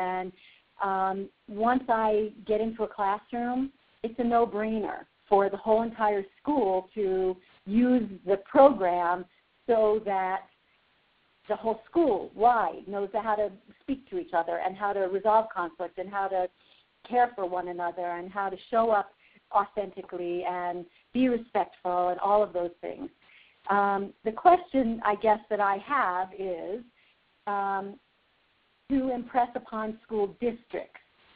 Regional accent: Fort Collins, Colorado, United States; So I'm from Fort Collins, Colorado, and I met Kay about 8 years ago

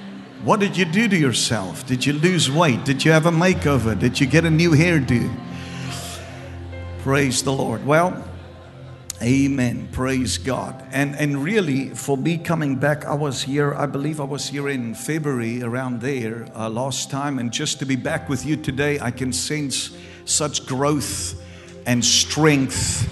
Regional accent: Cape Town, Western Cape, South Africa; we are from Cape Town, South Africa.

